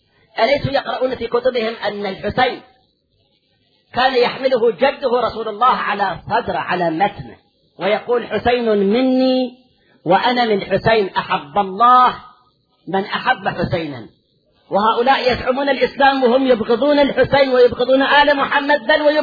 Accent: Karbala, Karbala Governorate, Iraq; لأن أنا ابن كربلاء

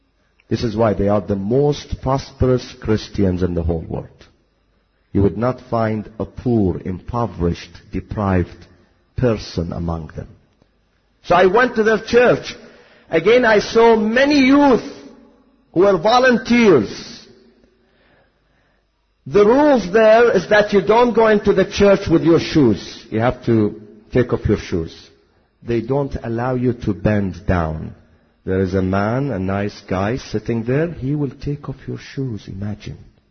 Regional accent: Iraq; now in United States; Knowing that I'm from Iraq, the following week, the fourth week, they brought me a Bible in Arabic.

